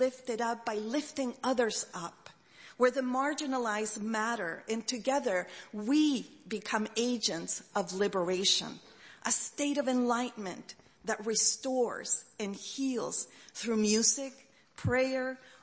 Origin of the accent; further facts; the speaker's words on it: Chile; I grew up in the Catholic Church in a small town in Chile, a church which was part of a theological revolution, liberation theology.